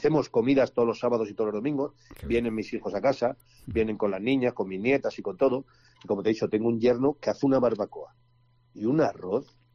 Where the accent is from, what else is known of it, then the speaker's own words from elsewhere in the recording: Madrid, Community of Madrid, Spain; Yo soy de La Corrala, de la calle Tribulete, de Lavapiés.